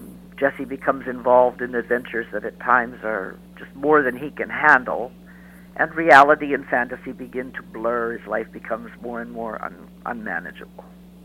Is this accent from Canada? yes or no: yes; Winnipeg, Manitoba, Canada; born there; Well, I was born in Winnipeg. I was married in Winnipeg to my husband, who was born in South America.